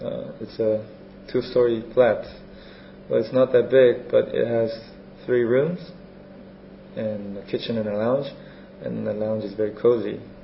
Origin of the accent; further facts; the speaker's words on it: Seoul, South Korea; English is a second language; I'm from Seoul, capital of South Korea.